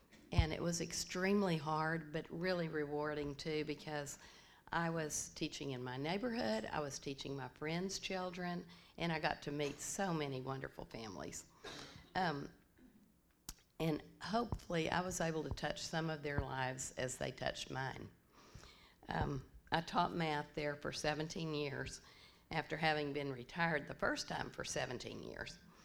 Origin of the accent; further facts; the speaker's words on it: Corpus Christi, Texas, United States; I'm a lifelong Presbyterian. I grew up in Corpus Christi, attended University of Texas.